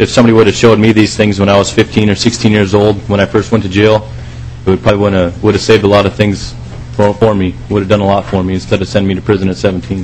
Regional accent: Minnesota, United States; I'm from Southwest Minnesota, and the jails there ain't as big as Hennepin County or Ramsey County

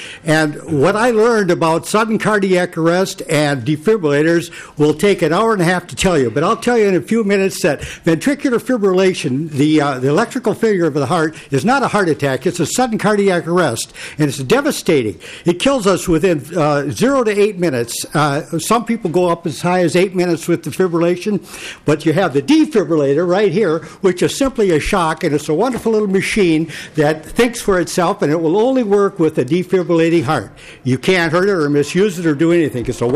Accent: New Brighton, Minnesota, United States; from New Brighton, Minnesota.

